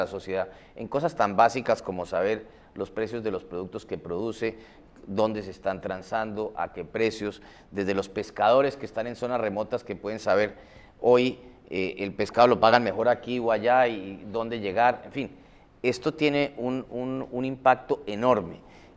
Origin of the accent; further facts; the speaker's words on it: Colombia; Por ejemplo, en Colombia, en mi país